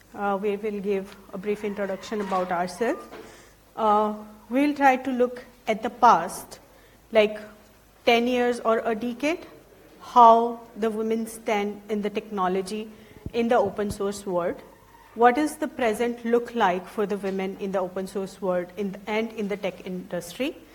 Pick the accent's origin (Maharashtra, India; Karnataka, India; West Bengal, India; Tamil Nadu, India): Maharashtra, India; Pune; English is a second language; As I just mentioned, I am from India, Pune location, and I am working in Red Hat.